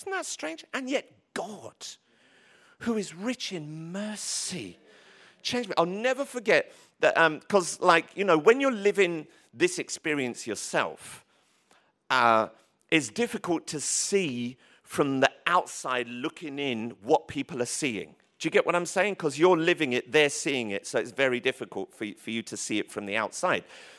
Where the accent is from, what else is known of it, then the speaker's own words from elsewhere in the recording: London, United Kingdom; Growing up in London, I'd suffered a lot of rejection